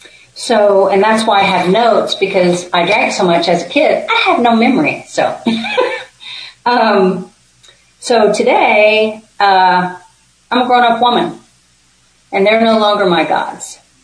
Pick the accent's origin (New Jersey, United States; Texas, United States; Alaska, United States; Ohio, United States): Texas, United States; Houston; also born or lived in Austin; So I was born in Austin, moved to Houston when everybody got remarried, and then moved back to Austin at 17 to go to school at UT.